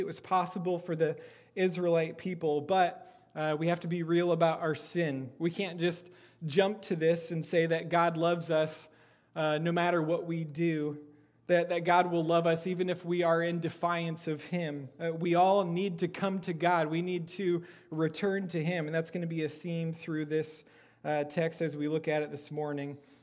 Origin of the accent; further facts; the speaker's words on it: Iowa, United States; I grew up in Iowa, and this doesn't sound like a description of Iowa.